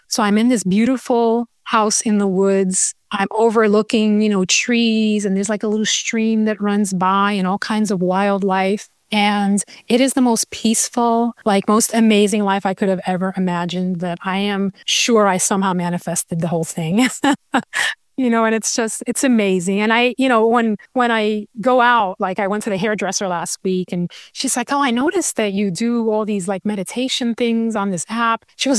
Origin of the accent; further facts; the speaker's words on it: Bronx, New York, United States; You know, I grew up in the Bronx, so I was always in the city, and I love that.